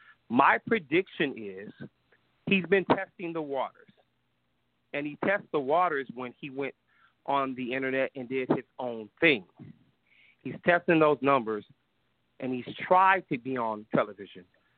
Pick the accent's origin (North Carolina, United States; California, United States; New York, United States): California, United States; Hollywood; I come from Hollywood. I know what's up.